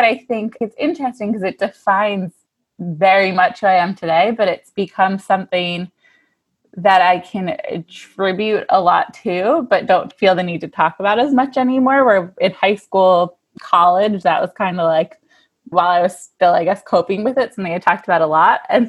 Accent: New York City, New York, United States; because as a New Yorker, you don't want to wait in the lines as much and do all those things.

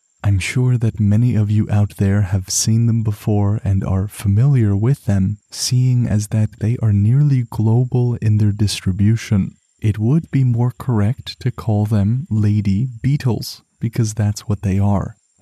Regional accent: Canada; Now, as a Canadian back home away from this Costa Rican forest, I'm most used to that red insect with its spattered black spots.

